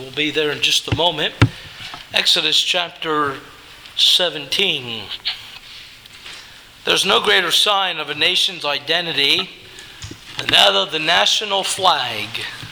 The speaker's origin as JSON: {"language": "English", "country": "United States", "said": "I take great pride as an American in that flag as I look upon it."}